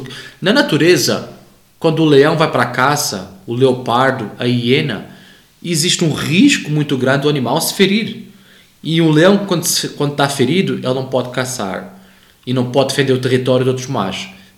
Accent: Lisbon, Portugal; Eu sou português e eu sou de uma cidade bem pequena do lado de Lisboa, que é muito famosa pelas touradas, pelos negócios com o boi.

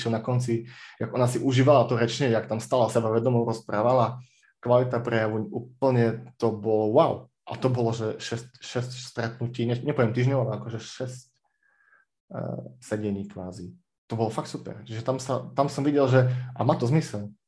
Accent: Košice, Košice Region, Slovakia; ja som Košičan, ale momentálne už pôsobím v Spiske Novej Vsi, čiže už a ja dochádzam.

